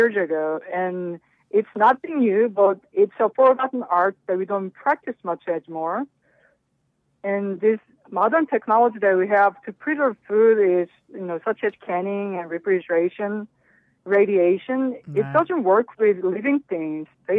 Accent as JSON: {"language": "English", "country": "South Korea", "tie": "born or raised there", "second_language": "English", "moved": "as an adult", "said": "I was born and raised in Korea, and I came here in my 20s."}